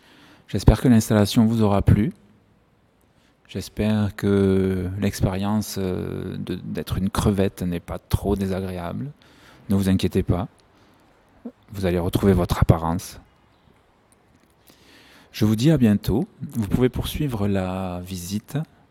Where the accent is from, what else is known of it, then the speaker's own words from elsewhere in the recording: Toulouse, Occitanie, France; accent: Toulouse; le rose de Toulouse, avec notre accent, c'est le rose. Et depuis quelques années, à Toulouse